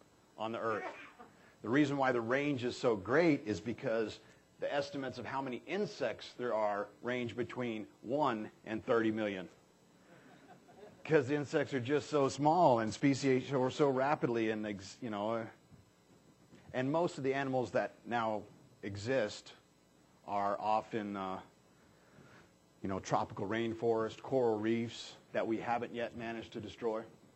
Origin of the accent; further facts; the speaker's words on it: New Mexico, United States; Even when I was a young kid, growing up in New Mexico, I would catch almost anything that moved.